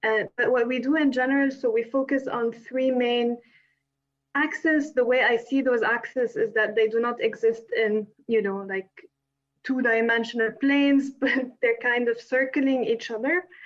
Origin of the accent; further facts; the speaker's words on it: Lebanon; moved away as an adult; now in Paris, France; I'm from Lebanon. I've lived in Lebanon my whole life, except now I have now moved to Paris, where I've been based for the past 6 months.